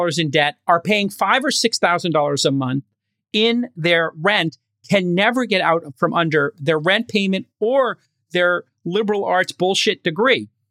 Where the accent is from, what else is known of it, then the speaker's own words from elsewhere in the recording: Brooklyn, New York, United States; If you look at when I grew up in Brooklyn and I went to school at night